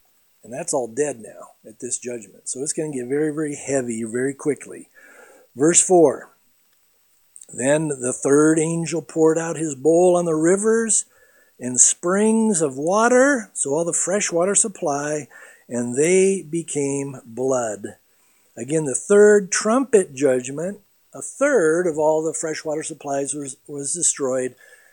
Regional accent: San Diego, California, United States; I mean, I grew up in San Diego, and I was a surfer

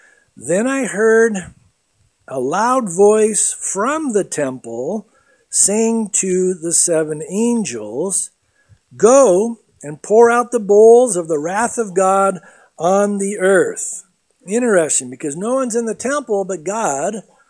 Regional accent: San Diego, California, United States; I mean, I grew up in San Diego, and I was a surfer

